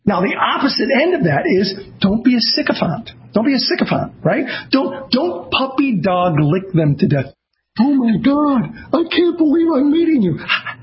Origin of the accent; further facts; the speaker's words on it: Azusa, California, United States; also born or lived in Los Angeles; I started off as a kid who grew, I lived in South Central LA. I grew up in Azusa, California. I didn't have connections.